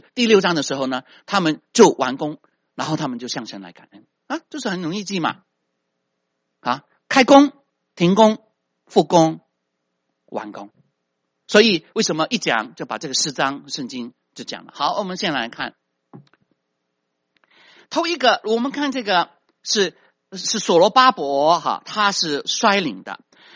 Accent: China; 但是这个不是我们中国人的一个一般的 practice 啊。我们去到一个地方先什么啊，找份工作，申请身份，然后呢开始买房子。

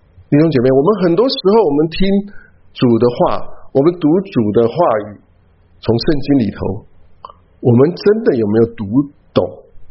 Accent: China; 那个关系，我不是我们中国人所谓的靠关系哈

